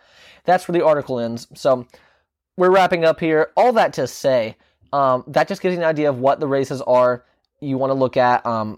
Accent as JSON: {"language": "English", "region": "Virginia", "country": "United States", "tie": "born or raised there", "said": "Jen Kiggins from my home state of Virginia."}